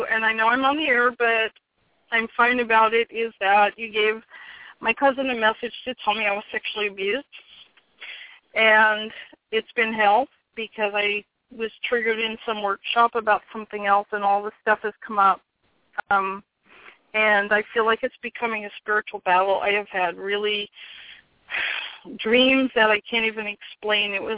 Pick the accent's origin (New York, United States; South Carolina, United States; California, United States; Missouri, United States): California, United States; I'm from California.